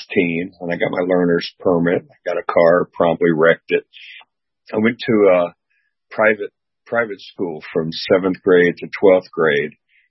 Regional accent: Florida, United States; now in Atlanta, United States; I was born here in Atlanta at Piedmont Hospital when my parents were Emory students. And my dad was a law student there and my mom was an undergraduate, young parents. We lived here in Atlanta until they both graduated from Emory and then moved down to South Florida, Broward County, Florida

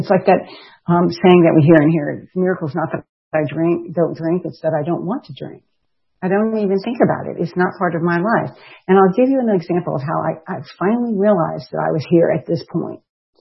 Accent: Memphis, Tennessee, United States; born there; I am the last child of my parents and I was born in Memphis, Tennessee, as I said, in 1961. I'm the last of five surviving children.

